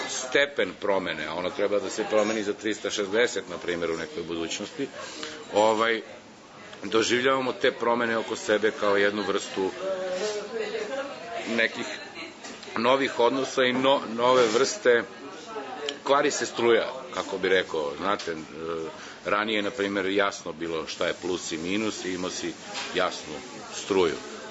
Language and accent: Serbian; Pančevo, Vojvodina, Serbia; s kojima sam odrastao u Pančevu